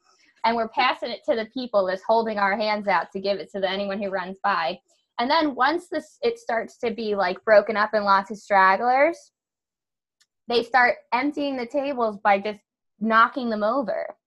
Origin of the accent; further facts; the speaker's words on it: Staten Island, New York, United States; So like I am from Staten Island, but I'm not even really, because I never lived anywhere longer than 2 years before I was 12 years old. I lived in 4 different states, 10 different houses, and I went to 13 different schools before I was 12.